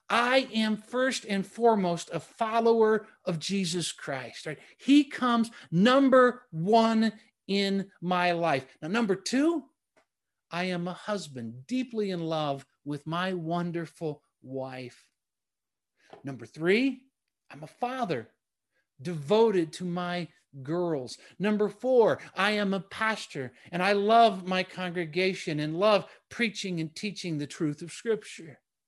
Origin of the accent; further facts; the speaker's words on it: United States; I'm an American who loves his country, even though I can acknowledge her flaws.